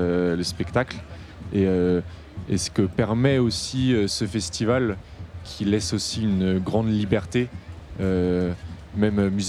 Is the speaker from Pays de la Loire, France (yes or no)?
yes; Nantes, Pays de la Loire, France; Moi, je suis de Nantes aussi.